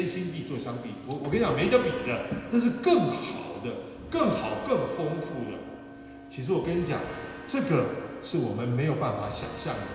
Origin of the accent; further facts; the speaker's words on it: China; 这是仙丹啊，是我们中国人说仙丹